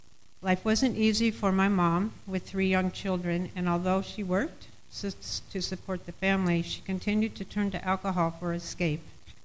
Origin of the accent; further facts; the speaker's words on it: Sunland, California, United States; I grew up in Sunland, which is a small community in, if you've heard of Burbank, where the Tonight Show's filmed, it's north, west. Next to the mountains at the beginning of the Angeles Forest. It's a small rural community.